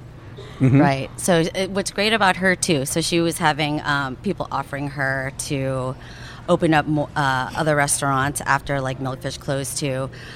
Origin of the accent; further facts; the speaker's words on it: Chicago, Illinois, United States; born there; I mean, I spent my formative years here, right? Mm-hmm. I was born in Chicago. And so when I moved back